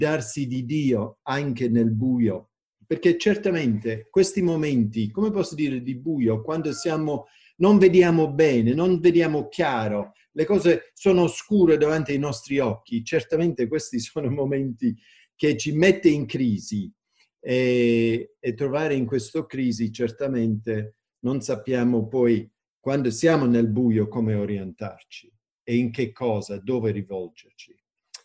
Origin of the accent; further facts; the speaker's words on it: DR Congo; sono figlio di missionari e sono nato e cresciuto in Congo. E mi ricordo quando ero bambino, negli anni 60, in Congo c'era tanti disordini, guerre.